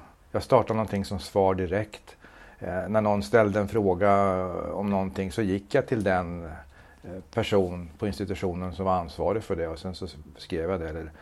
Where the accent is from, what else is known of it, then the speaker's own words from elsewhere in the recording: Nyköping, Södermanland, Sweden; also born or lived in Umeå; jag är ursprungligen från Nyköping. Flyttade upp hit 76. Flyttade till Umeå 80. Och kom tillbaka 97